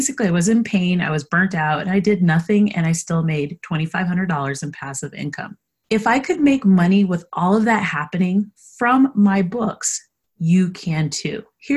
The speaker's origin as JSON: {"language": "English", "town": "Denver", "region": "Colorado", "country": "United States", "tie": "born or raised there", "said": "It will be held in my hometown of Denver, Colorado"}